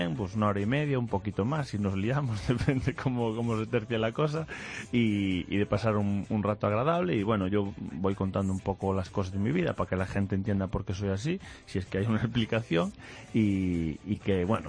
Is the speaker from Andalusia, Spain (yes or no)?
no; Picoña, Galicia, Spain; also born or lived in Vigo; Yo soy de un sitio que se llama Picoña, en Sacea Caselas. Lo que pasa es que me llevaron a nacer a Vigo, que es donde había hospital, pero me empadronaron en Tui, que es donde son los padres de mi madre